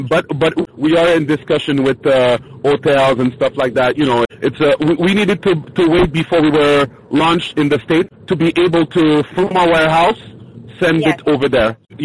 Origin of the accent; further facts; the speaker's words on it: Montreal, Quebec, Canada; As you know, I come from Montreal, Canada, right?